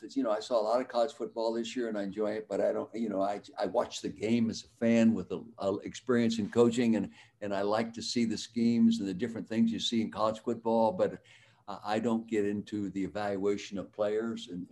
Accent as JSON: {"language": "English", "town": "Calistoga", "region": "California", "country": "United States", "tie": "born or raised there", "said": "Growing up in the Napa Valley like I did in Calistoga, the north end of the valley"}